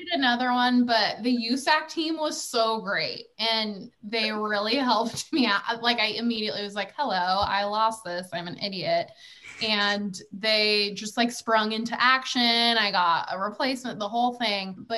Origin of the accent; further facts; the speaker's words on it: Alaska, United States; I'm originally from Alaska, so getting over to Europe is quite the long haul.